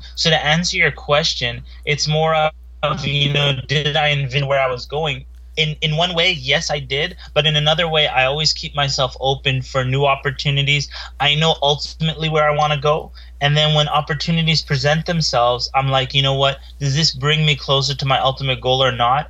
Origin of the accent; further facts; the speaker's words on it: Canada; growing up in Canada, I was in this little city that didn't have too many Muslims, didn't have too many minorities, and I really stood out in that city.